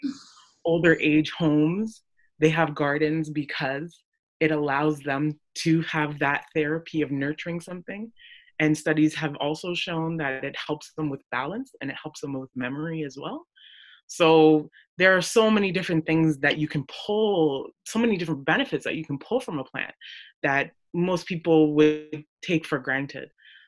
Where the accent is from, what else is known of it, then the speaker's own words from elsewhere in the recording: Scarborough, Ontario, Canada; I grew up in, I guess you could say, the hood, where I grew up in Scarborough.